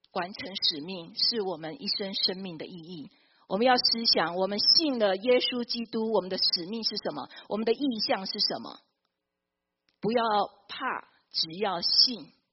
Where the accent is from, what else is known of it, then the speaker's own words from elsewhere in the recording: Taiwan; 他写了这本书，也到处到各地去宣教，甚至也到了我的故乡台湾去宣教。